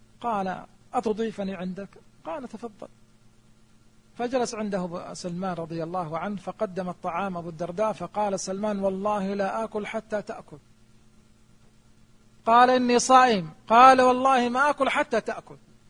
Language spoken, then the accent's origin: Arabic; Saudi Arabia; عندنا في السعودية